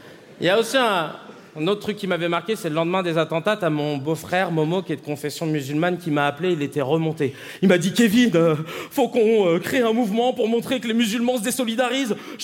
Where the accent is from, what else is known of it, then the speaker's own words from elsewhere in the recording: Mauritius; il y a l'île Maurice aussi, mon pays d'origine.